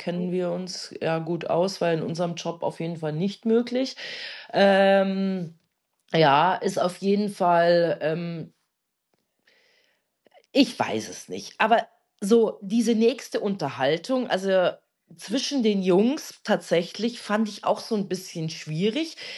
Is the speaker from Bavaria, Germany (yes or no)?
yes; Munich, Bavaria, Germany; Also ich meine, wir kommen ja auch aus München